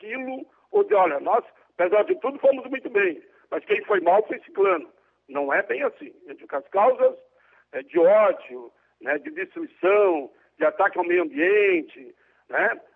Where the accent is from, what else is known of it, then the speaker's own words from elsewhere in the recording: Caxias do Sul, Rio Grande do Sul, Brazil; ganhou Caxias, que é a minha cidade natal, uma grande cidade